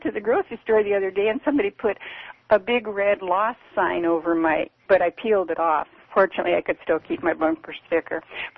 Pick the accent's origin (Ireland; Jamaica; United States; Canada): United States; born there; I'm an American-born citizen, I'm a grandma, I'm a Democrat